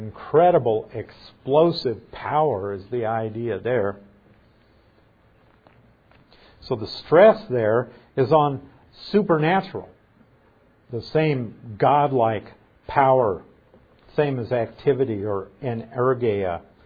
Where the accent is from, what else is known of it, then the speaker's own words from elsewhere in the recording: Nebraska, United States; I don't know if it may be just because I'm a hick from Nebraska